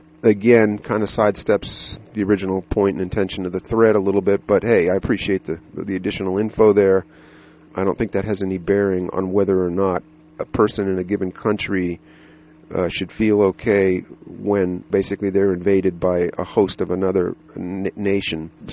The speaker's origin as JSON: {"language": "English", "country": "United States", "tie": "born or raised there", "also_born_or_lived": "abroad", "said": "as an American growing up in this country and partly out of the country"}